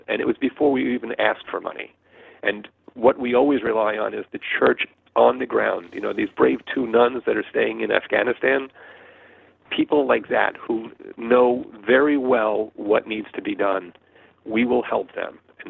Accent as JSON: {"language": "English", "country": "United States", "said": "I didn't do it, but, you know, I am an American."}